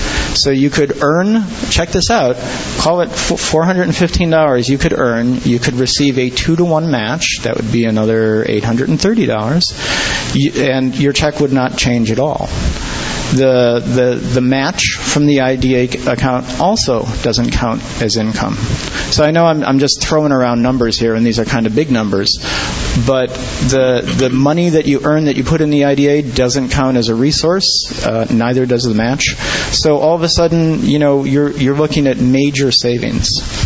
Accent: California, United States; You know, I'm from the Bay Area, where real estate is still rather pricey.

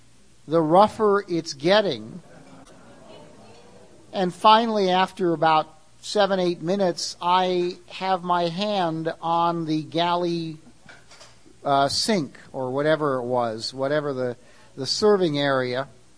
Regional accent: California, United States; And I'm from California. I'm not used to that.

